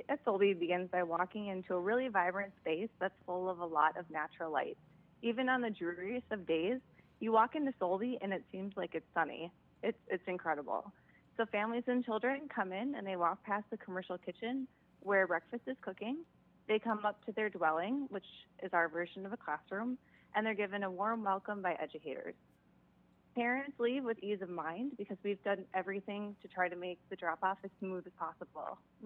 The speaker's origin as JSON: {"language": "English", "region": "Minnesota", "country": "United States", "said": "Yeah, we're actually all from Minnesota."}